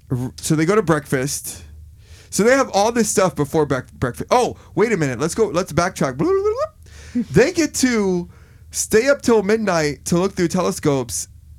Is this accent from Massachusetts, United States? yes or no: no; Miami, Florida, United States; I grew up in Miami and, you know, people say that's the South.